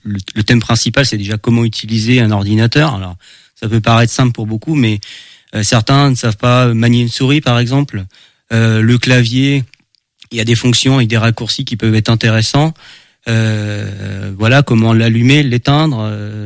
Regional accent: Angers, Pays de la Loire, France; je suis né à Angers, donc j'ai vécu une longue partie de ma vie à Angers. Je suis arrivé en campagne en 2005 à Feneux à l'époque, et j'ai déménagé ensuite 5 ans après à Sceaux-d'Anjou.

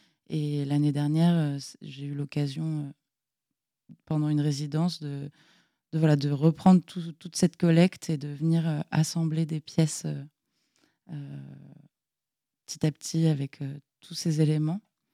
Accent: Saint-Nazaire, Pays de la Loire, France; Voilà, je suis originaire de Saint-Nazaire.

